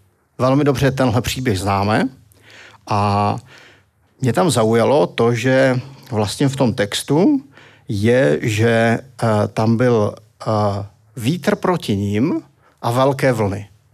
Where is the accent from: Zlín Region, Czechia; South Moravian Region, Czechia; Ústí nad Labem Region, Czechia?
Zlín Region, Czechia; já jsem narozený v březnu, já jsem Valach